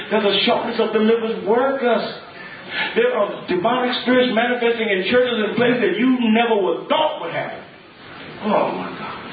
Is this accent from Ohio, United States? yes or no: no; Florida, United States; honey, we were raised in Florida, and that was not a crocodile, that was an alligator.